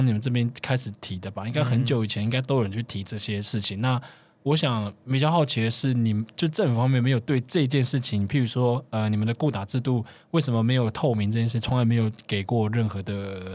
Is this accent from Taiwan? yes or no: yes; Taiwan; 而且我觉得我们台湾人可能不用太在乎的